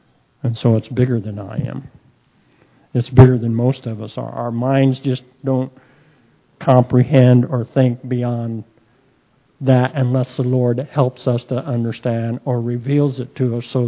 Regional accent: Independence, Missouri, United States; I grew up in Independence. I was born in East Independence. So Independence was the beginning of my life, and my father was liked to travel, and so we lived different places, and I wound up in Colorado.

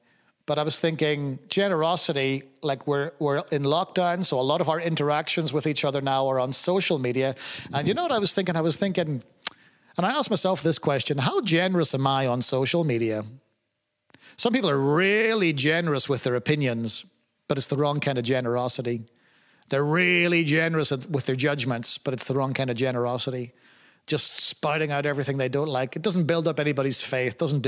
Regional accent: Ireland; And of course, being Irish, I liked them.

